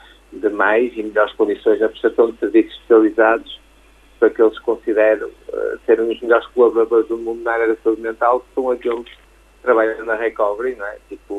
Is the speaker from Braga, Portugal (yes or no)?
yes; Barcelos, Braga, Portugal; estou feliz como barcelense